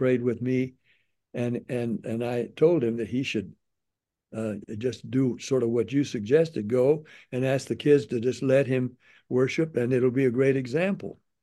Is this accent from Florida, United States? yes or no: no; Nashville, Tennessee, United States; And I grew up in Nashville. I knew what it was all about.